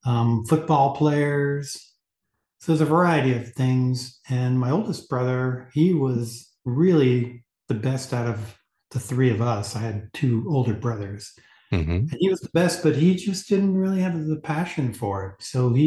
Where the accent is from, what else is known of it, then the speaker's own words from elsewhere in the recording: Montclair, New Jersey, United States; And so we lived in Montclair. And he would take the train in to the city every day. So it was just growing up in New Jersey, in the suburbs of New